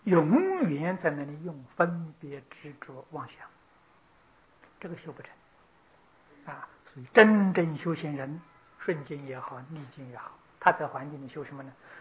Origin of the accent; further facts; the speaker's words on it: China; 我们中国人讲七情五欲